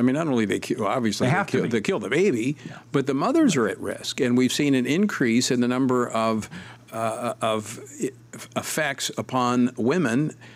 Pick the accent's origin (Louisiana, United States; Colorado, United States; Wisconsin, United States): Louisiana, United States; My home state of Louisiana is a perfect example